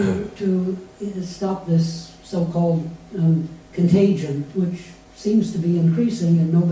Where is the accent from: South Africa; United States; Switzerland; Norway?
Norway; English is a second language; now in United Kingdom; from Norway.